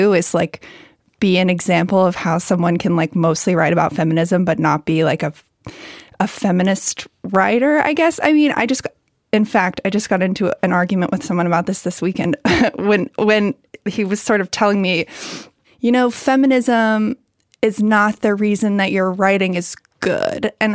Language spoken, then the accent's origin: English; West Virginia, United States; I was a child from West Virginia at Yale